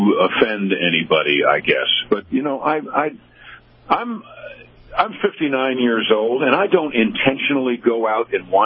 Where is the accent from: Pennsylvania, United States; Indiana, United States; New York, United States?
New York, United States; Now, I'm from New York. I love history and I love truth. So, I'm from the part of the country that did not free their slaves during the Civil War.